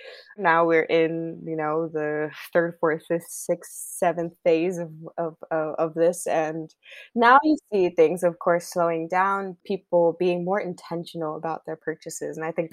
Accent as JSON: {"language": "English", "town": "New York City", "region": "New York", "country": "United States", "said": "So I'm from New York City."}